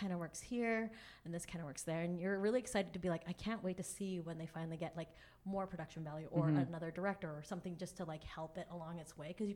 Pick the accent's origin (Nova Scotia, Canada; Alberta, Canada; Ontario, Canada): Alberta, Canada; Edmonton; So Edmonton's my hometown.